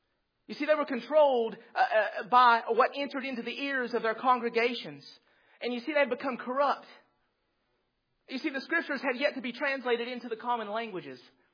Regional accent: the South, United States; I'm from the South, I say Renaissance.

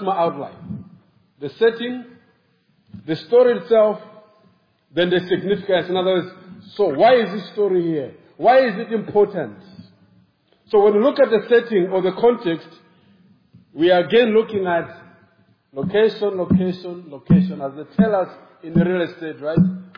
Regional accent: South Africa; now in Malawi; this was in South Africa, because I was born in Malawi, but I actually grew up in South Africa, but I moved back to Malawi to go and do church planting.

